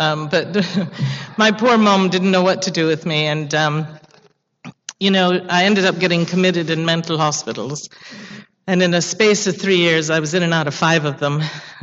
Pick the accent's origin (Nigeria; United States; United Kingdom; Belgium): United Kingdom; London; born there; I'm an only child, and I will tell you, I was born in London.